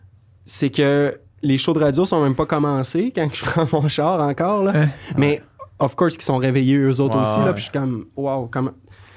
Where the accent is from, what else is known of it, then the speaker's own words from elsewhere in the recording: Quebec, Canada; Mais tu sais, j'ai grandi en Beauce, puis en arrière de chez mes parents, c'est un grand terrain, ensuite une clôture, puis un champ dans des vallées avec des chevaux.